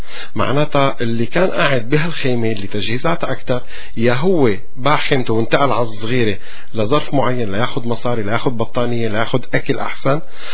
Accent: Syria; أنا سوري مثلي مثلهم

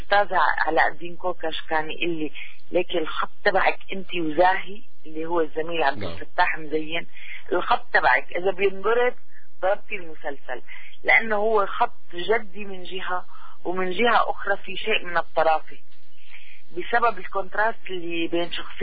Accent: Damascus, Damascus Governorate, Syria; أنا صح بنت الشام وبنت الأنوات، بس بصراحة يعني ما عشت ببيت عربي غير ببيت ستي

